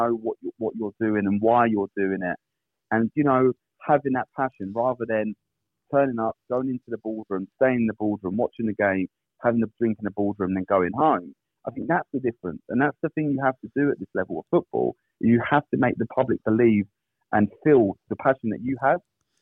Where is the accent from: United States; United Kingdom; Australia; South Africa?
United Kingdom; Hastings, South East England; like I say, I'm a Hastings local. You know, whilst I wasn't born in the town, I consider Hastings my hometown, being here for most of my life.